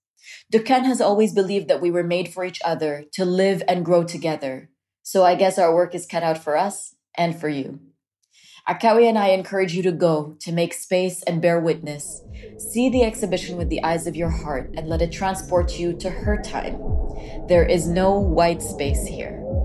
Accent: Philippines; As a Filipino woman, I found this exhibition moved me very deeply.

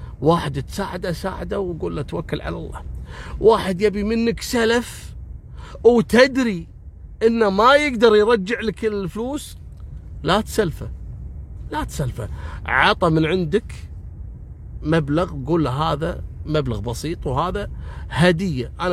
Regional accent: Kuwait; وخصوصا عندنا في الكويت.

